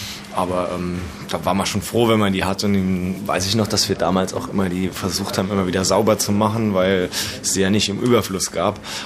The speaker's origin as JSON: {"language": "German", "town": "Frankfurt", "region": "Hesse", "country": "Germany", "tie": "born or raised there", "said": "Und das war so die Zeit, wo es wirklich anfing in Frankfurt"}